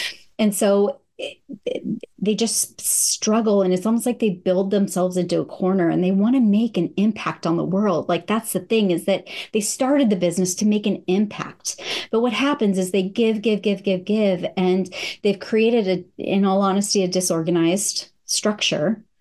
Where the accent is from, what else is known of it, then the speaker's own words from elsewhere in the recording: San Diego, California, United States; also born or lived in San Francisco; So I am currently living in North Carolina, but I grew up in California, San Diego and San Francisco.